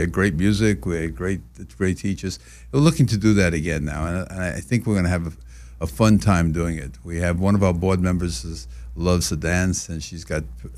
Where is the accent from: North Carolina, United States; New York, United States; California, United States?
New York, United States; Bronx; learned all that in the Bronx.